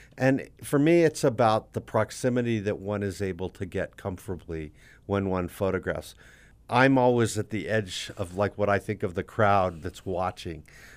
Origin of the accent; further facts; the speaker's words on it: Santa Fe, New Mexico, United States; I grew up in Santa Fe